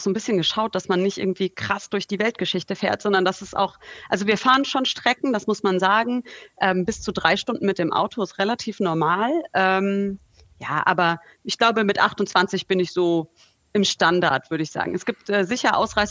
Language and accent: German; Hesse, Germany